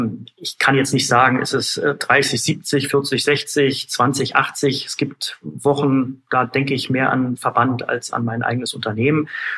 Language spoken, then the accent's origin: German; Berlin, Germany; weil ich natürlich als Berliner einfach nah dran bin an den politischen Themen am Bundestag, an den Regierungen.